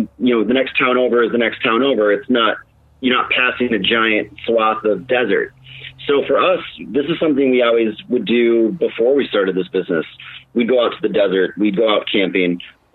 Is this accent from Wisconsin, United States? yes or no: yes; Wisconsin, United States; now in Phoenix, United States; We're originally from Wisconsin, and yeah, you have the North Woods and you have stuff up there, but when you live in Arizona, especially in Phoenix